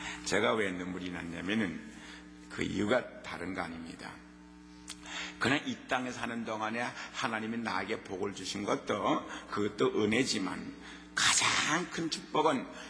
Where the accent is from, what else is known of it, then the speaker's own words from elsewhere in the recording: South Korea; now in United States; 너 그때 미국 오기가 얼마나 한국 사람으로서는 거의 불가능한 줄 알았니?